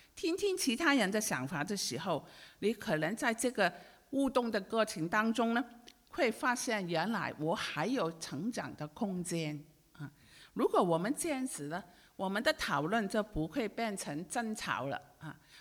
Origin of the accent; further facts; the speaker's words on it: Hong Kong; 好像我是从香港来